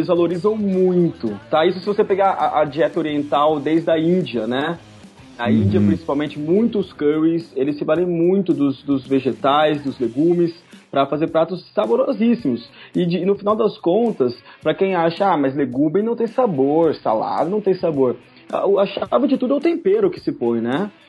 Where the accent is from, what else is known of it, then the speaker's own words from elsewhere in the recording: São Paulo, Brazil; Eu sempre fui fã de carne vermelha, mas sou do interior de São Paulo